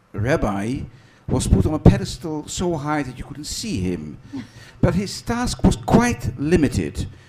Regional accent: Netherlands; English is a second language; moved away as an adult; now in Canada; I'm originally from Holland, although I've been in Canada for 25 years. I grew up in a big shul

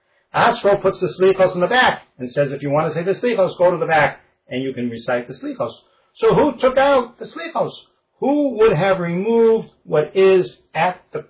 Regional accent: Boston, Massachusetts, United States; I also know, growing up in Boston, everyone knew that at Maimonides School

